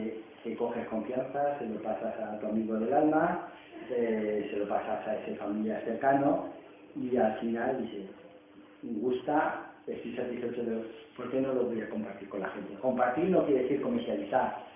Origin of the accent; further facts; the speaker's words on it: Aranjuez, Community of Madrid, Spain; also born or lived in Extremadura; Yo soy original de Extremadura, pero soy madrileño, y de un pueblo que yo siempre digo que es el mejor de toda España, que es Aranjuez